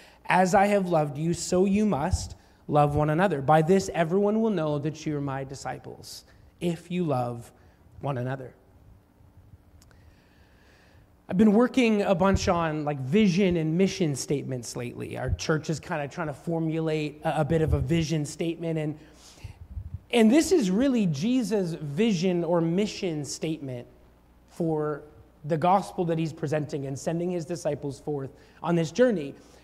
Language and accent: English; Canada; So with my Canadian flag loudly and proudly embroidered on my backpack